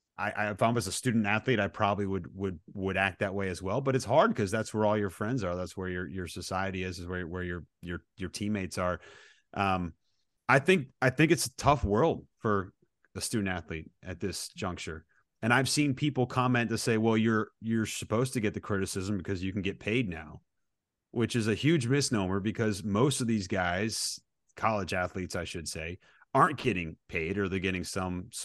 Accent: Massachusetts, United States; I grew up in the Refuse to Lose, John Calipari era, living here in Western Massachusetts.

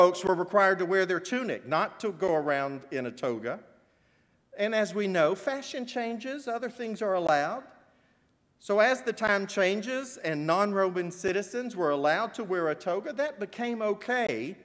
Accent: Wright, Arkansas, United States; also born or lived in Little Rock; I was in a tiny rural community called Wright, Plumbau.

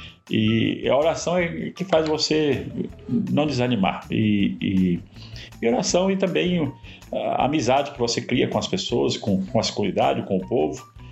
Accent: Joinville, Santa Catarina, Brazil; eu saí lá de Joinville, vim para cá, andei 3 mil quilômetros para chegar aqui

